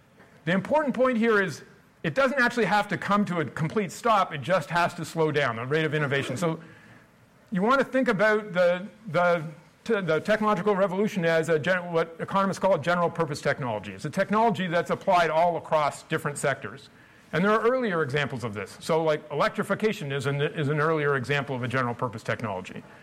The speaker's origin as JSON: {"language": "English", "country": "Canada", "said": "There's a reason why, as a Canadian, I want to present this model"}